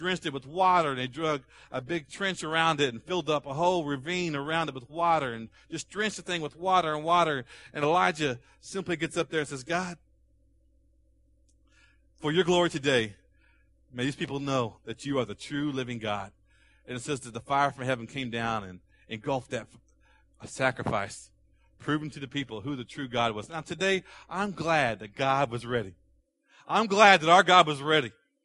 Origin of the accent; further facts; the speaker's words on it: Oklahoma, United States; I grew up in Tornado Alley down in Oklahoma.